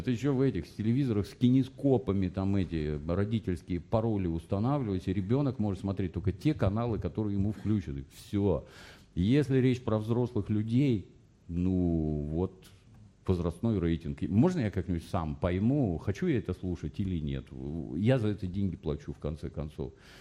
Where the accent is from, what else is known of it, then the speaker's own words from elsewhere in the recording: Ukraine; born there; я же родился на Украине в военном городке